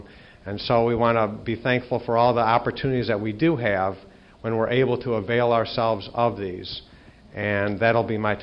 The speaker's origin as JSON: {"language": "English", "town": "Detroit", "region": "Michigan", "country": "United States", "said": "I'm from the Detroit area, and I'm happy to be here."}